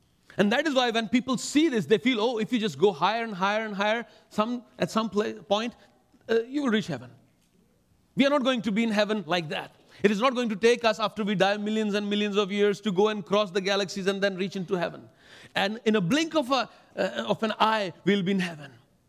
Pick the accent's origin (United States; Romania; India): India; When you see me that I am an Indian. And though sometimes I would do things which might be odd in this culture. I don't want to offend people, but still, unknowingly, I can offend people. Because I come from a different culture.